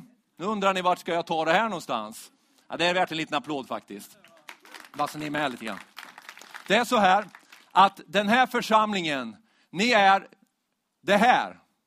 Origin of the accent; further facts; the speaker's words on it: Växjö, Kronoberg County, Sweden; born there; Växjö. Där är jag född för dessutom. Hörs inte på dialekten, eller hur, va? Nej, men det är jag faktiskt. Jag är född i Växjö.